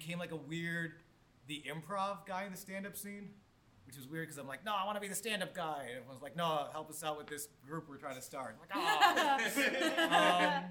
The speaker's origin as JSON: {"language": "English", "town": "Buffalo", "region": "New York", "country": "United States", "said": "I come from Buffalo, New York, where I did stand-up for a bunch of years."}